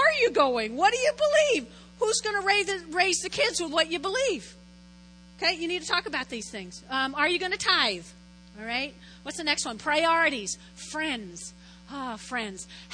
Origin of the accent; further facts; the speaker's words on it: New Jersey, United States; also born or lived in Brooklyn; First off, I was born in Brooklyn, raised in North Jersey. They only had squirrels.